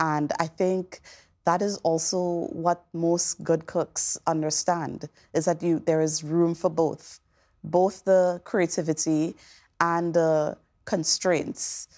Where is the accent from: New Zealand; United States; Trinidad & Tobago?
Trinidad & Tobago; As a child growing up in Trinidad, cooking at my mother's side, helping her pick herbs outside, cilantro, culantro, Spanish thyme.